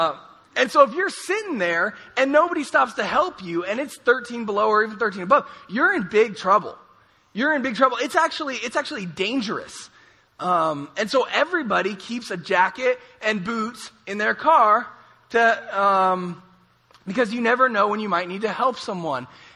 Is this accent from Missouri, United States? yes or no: no; San Mateo, California, United States; moved away as an adult; also born or lived in Madison / Chicago; And so I actually grew up in San Mateo, so I'm from the Bay Area, but then I went to college at UC Davis, so go Aggs, and then I moved to the Midwest.